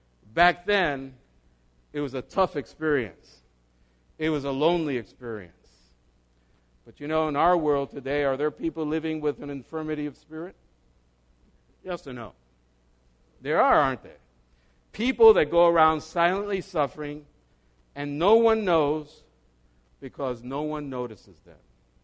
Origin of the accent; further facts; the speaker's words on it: New York City, New York, United States; I grew up in New York City where there are thousands of homeless people.